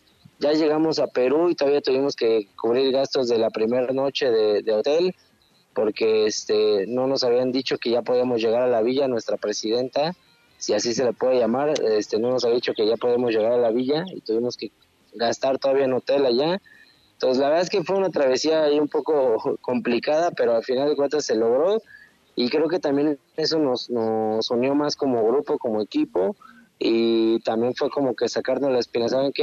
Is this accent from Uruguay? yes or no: no; Orizaba, Veracruz, Mexico; andamos acá andamos en Veracruz, yo soy de acá de Orizaba, Veracruz